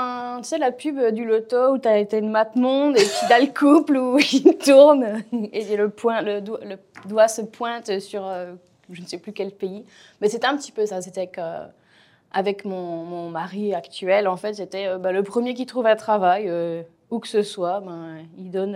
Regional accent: France; moved away as an adult; now in Australia; je suis née en France et j'ai habité en France une bonne partie de ma vie

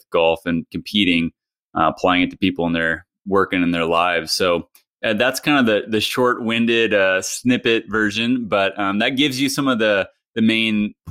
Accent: Hutchinson, Kansas, United States; also born or lived in Los Angeles; Growing up in Kansas was a great place. Ended up going out to college in California, Los Angeles, so quite the opposite of Hutchinson, Kansas.

